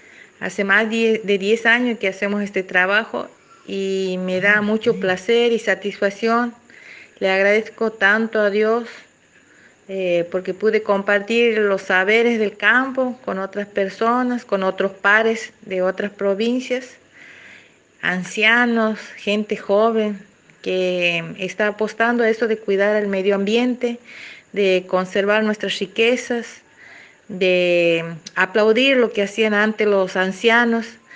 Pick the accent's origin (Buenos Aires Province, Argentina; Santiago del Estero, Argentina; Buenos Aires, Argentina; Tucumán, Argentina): Santiago del Estero, Argentina; de Santiago del Estero, vecina de un gran músico … un compositor y músico enamorado del pago.